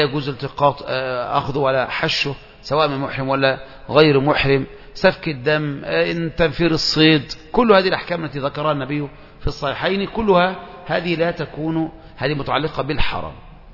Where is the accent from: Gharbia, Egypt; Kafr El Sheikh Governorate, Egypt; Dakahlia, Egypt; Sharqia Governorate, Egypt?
Kafr El Sheikh Governorate, Egypt; Kafr El Sheikh; أنا من كفر الشيخ وقع مني 100 جنيه في طنطا